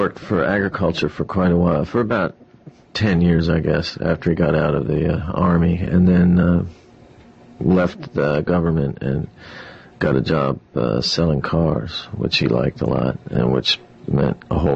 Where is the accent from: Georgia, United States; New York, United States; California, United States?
Georgia, United States; Fort Benning; born there; I was born in Fort Benning, Georgia. My father was in the army.